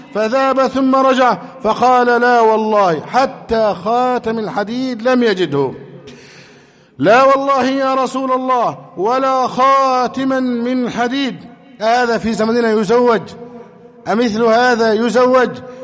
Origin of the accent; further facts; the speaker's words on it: Egypt; اللهم احفظ بلدنا مصر أمنا أمانا